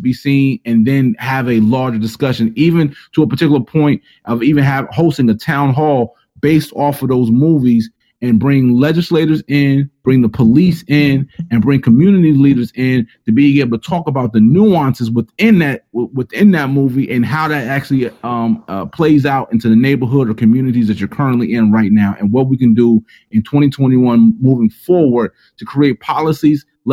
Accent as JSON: {"language": "English", "town": "Bronx", "region": "New York", "country": "United States", "tie": "born or raised there", "said": "you know, I spent some time in South Bronx and went to, and I had the Boys and Girls Club growing up on Ho Avenue. That was my spot"}